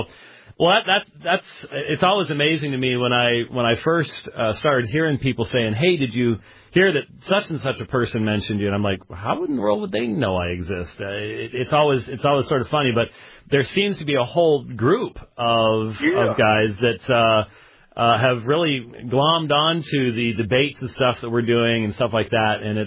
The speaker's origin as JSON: {"language": "English", "region": "Scotland", "country": "United Kingdom", "said": "I'm afraid I'm Scottish, and we carry claymores and we cut stuff up."}